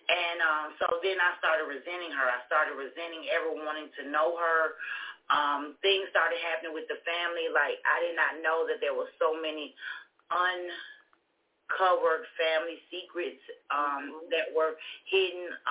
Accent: Toledo, Ohio, United States; I was born and raised in Toledo, Ohio.

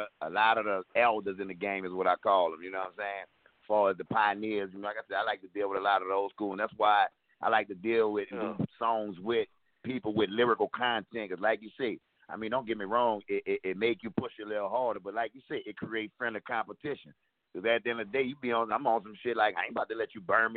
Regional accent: Louisiana, United States; I'm from the Ninth Ward.

